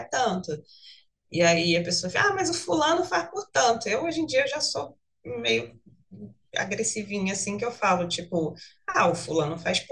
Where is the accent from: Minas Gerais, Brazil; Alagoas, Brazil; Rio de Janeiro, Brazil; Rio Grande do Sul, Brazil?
Rio de Janeiro, Brazil; é com K e R. Eu tenho 41 anos, vou fazer 42 mês que vem, sou carioca.